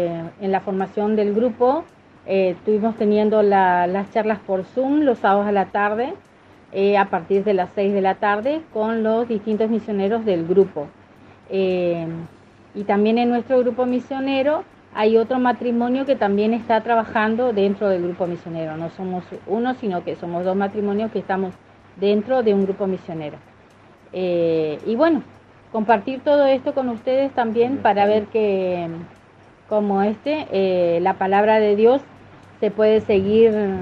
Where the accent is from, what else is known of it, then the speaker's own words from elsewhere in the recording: Resistencia, Chaco, Argentina; Somos de Resistencia Chaco